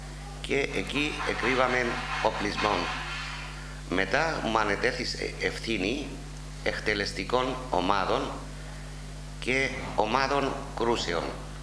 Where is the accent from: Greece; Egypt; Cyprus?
Cyprus; Bellapais, Kyrenia District; born there; Γεννήθηκα στο Πέλλα Πεΐς της επαρχίας της Κερίνιας το 1932.